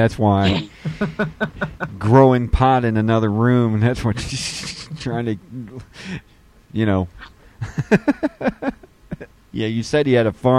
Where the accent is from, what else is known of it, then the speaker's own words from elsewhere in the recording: Cincinnati, Ohio, United States; I grew up in Cincinnati, and it's just across the river from it.